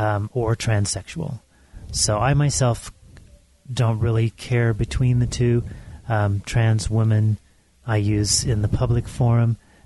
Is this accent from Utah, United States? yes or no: yes; Salem, Utah, United States; also born or lived in Portland, Oregon; So I was flown to Utah and raised in Salem, Utah, small